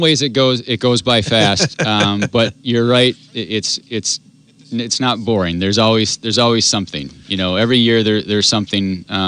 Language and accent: English; Wausau, Wisconsin, United States; Well, I'm from the area. I'm from Wausau, so it's important to me.